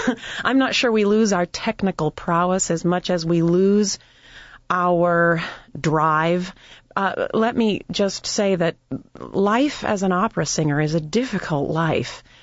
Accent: Ohio, United States; My dream when I was growing up in Ohio was to join the Cleveland Orchestra

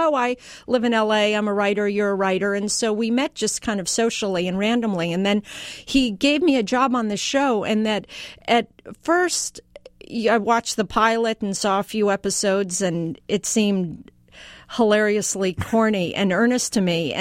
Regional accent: Aspen, Colorado, United States; I grew up in Aspen, Colorado

